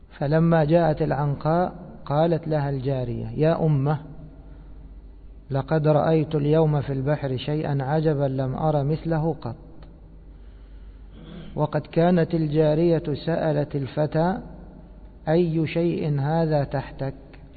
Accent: Egypt; وفي سفرتنا هذه إلى بلادنا مصر

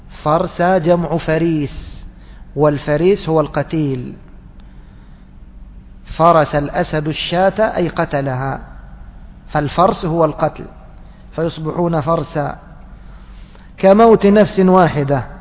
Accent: Egypt; كذلك إحنا كمصريين دوما نكسر أول الأفعال

